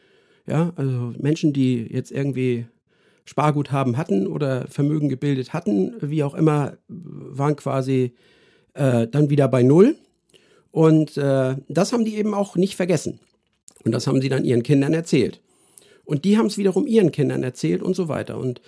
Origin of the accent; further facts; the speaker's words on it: Germany; Und ja, und so sind wir Deutsche dann vielleicht im internationalen Vergleich, zumindest sagt man uns das ja nach, außergewöhnlich ängstlich